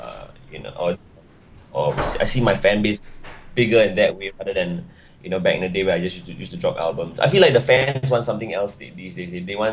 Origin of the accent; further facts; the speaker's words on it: Singapore; Yes, I'm born and raised in Singapore. My dad is half Indian and half Eurasian. So Eurasian is like, there's a bit of European in me. My mom has Portuguese blood.